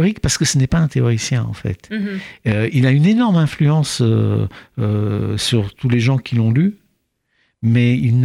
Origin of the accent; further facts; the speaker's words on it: Prague, Czechia; j'ai été élevé à Prague, dans la Prague socialiste